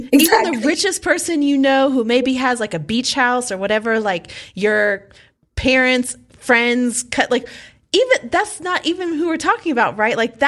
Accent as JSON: {"language": "English", "region": "Appalachia", "country": "United States", "said": "because I come from Appalachia and I was raised by coal miner's daughter, literally."}